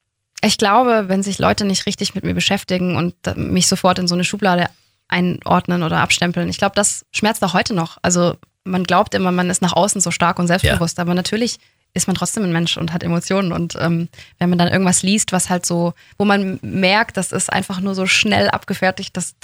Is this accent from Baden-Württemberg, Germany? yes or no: yes; Backnang, Baden-Württemberg, Germany; born there; Nein, es ist im Schwabenland.